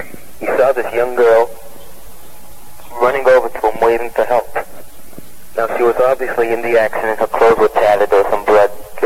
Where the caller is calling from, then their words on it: Boston, Massachusetts, United States; And I'm calling from the Boston area.